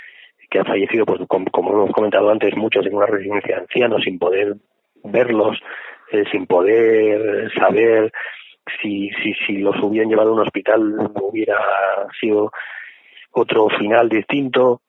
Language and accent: Spanish; Asturias, Spain; now in Madrid, Spain; Yo, por ejemplo, que soy de Asturias, hasta mañana no voy a volver después de 4 meses.